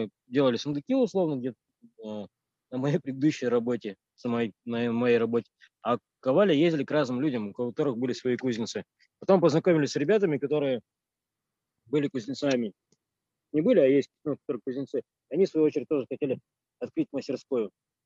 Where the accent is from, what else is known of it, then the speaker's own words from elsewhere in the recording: Verkhnyaya Pyshma, Sverdlovsk Oblast, Russia; Мы из Верхней Пышмы, точнее из Екатеринбурга, наверное. Потому что Верхнюю Пышму мало кто знает, это такой маленький пригород, маленький городок недалеко от Екатеринбурга, там буквально 5 километров.